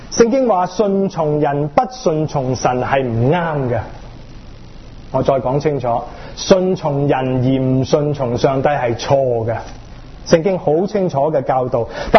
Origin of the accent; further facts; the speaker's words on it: China; 我们中国人嘛，我们譬如说我们出街吃碗猪红不得的了